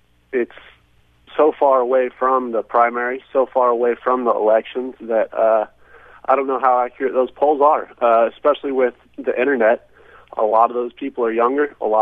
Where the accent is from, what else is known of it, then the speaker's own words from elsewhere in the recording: Texas, United States; I am from Texas.